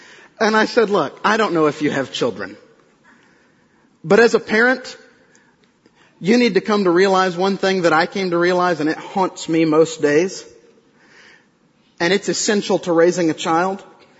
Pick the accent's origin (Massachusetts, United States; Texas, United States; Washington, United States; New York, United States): Texas, United States; also born or lived in Oklahoma; I was born technically in Oklahoma, but most of you know I was raised in West Texas, which is just this side of the culture gap, that I think actually is in Arkansas.